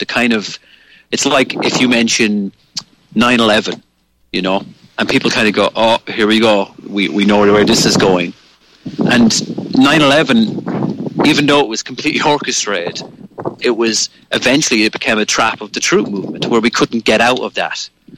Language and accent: English; Ireland; even though I'm an Irish man and I am very moved by Irish music, by the Irish language, by the flag